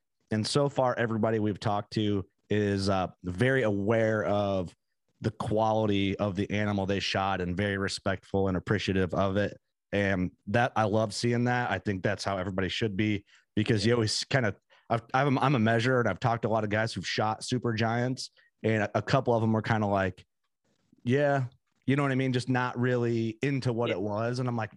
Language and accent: English; Illinois, United States; when I grew up hunting in Fulton County, Illinois, and one of the guys I grew up hunting